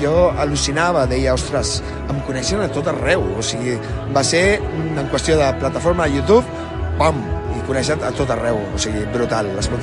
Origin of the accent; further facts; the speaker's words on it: Barcelona, Catalonia, Spain; Nosaltres que som de ciutat, que som de Barcelona